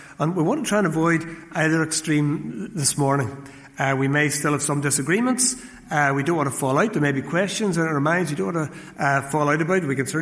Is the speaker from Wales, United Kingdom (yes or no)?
no; Dundonald, Northern Ireland, United Kingdom; When I was growing up in Dundonald